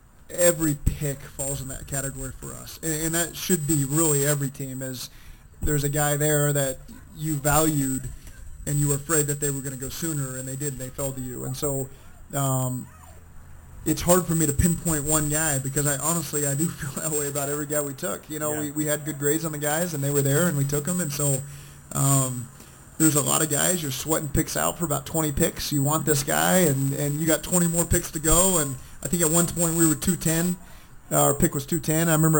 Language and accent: English; Norman, Oklahoma, United States; but growing up in Norman, we lived on a college campus, basically